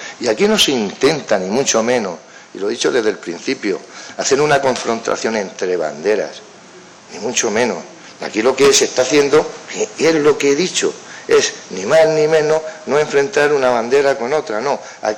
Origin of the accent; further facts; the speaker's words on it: Totana, Region of Murcia, Spain; Quizás me lleve la de mi pueblo, de Totana, la de la región de Murcia y, por supuesto, la de España